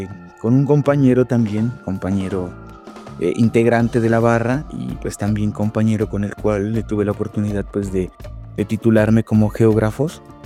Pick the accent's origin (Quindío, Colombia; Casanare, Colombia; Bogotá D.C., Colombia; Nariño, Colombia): Nariño, Colombia; Pasto; Soy oriundo de Pasto.